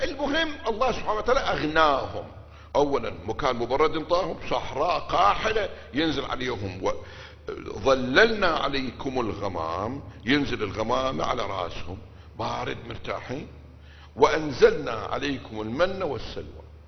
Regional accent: Iraq; احنا عندنا بالعراق الشمه

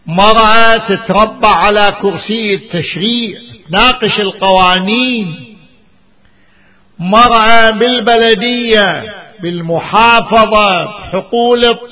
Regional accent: Najaf, Najaf Governorate, Iraq; من وين أنت؟ قلت له من النجف.

